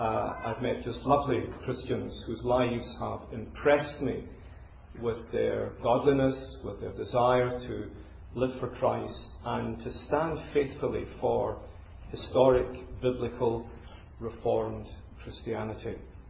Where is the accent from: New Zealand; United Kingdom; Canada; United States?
United Kingdom; Glasgow, Scotland; accent: educated Glasgow; Well, my accent's not Chinese. It's educated Glasgow, if you're interested. And educated Glaswegians speak like this.